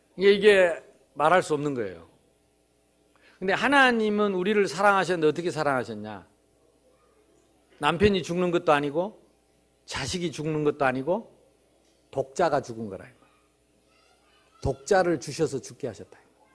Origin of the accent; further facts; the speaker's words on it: South Korea; born there; 육신이 지금 태어났을 뿐, 이 시대에 태어났을 뿐이고, 하필이면 한국에서 태어났을 뿐이고